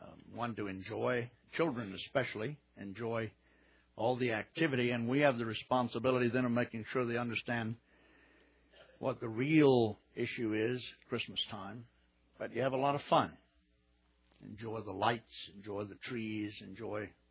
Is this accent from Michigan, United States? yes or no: no; Tomball, Texas, United States; it was very much a rural community where I grew up around Tomball, Magnolia.